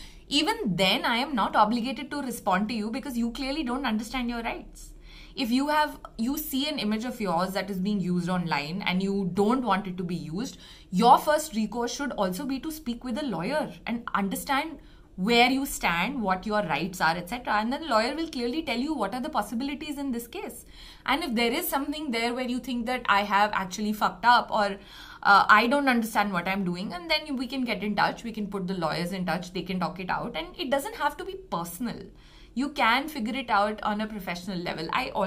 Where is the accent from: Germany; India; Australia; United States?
India; You know, as an Indian photographer, you don't really know what the laws are because nobody really teaches you